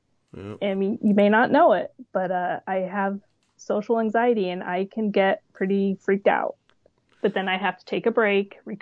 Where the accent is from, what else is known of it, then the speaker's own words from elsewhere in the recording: Hamden, Connecticut, United States; And I said, I'm from Hamden.